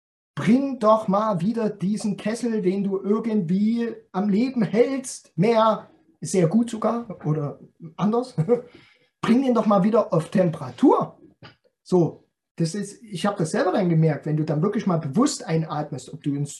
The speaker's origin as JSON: {"language": "German", "region": "Saxony", "country": "Germany", "accent": "Saxon", "said": "hutschen heißt so laufen, bewegen, ja, bei uns in Sächsischen hutschen."}